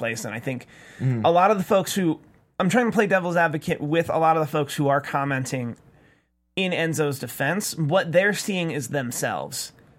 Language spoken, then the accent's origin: English; Philadelphia, Pennsylvania, United States; Speaking as a Philadelphian.